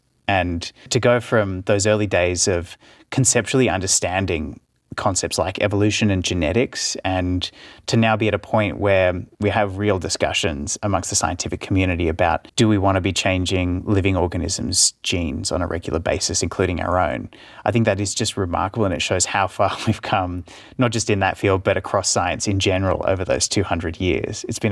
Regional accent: Gold Coast, Queensland, Australia; I remember when I was maybe like 14 years old, growing up on the Gold Coast

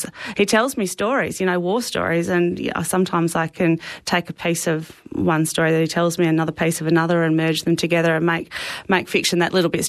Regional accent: South Australia, Australia; I am originally from the Flinders Ranges, and it's just a really great spot to dump bodies when you're writing books.

